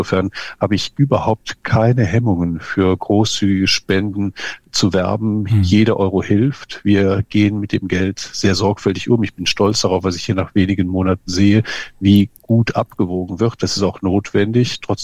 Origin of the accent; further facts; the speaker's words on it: Aachen, North Rhine-Westphalia, Germany; ich stamme ja aus Aachen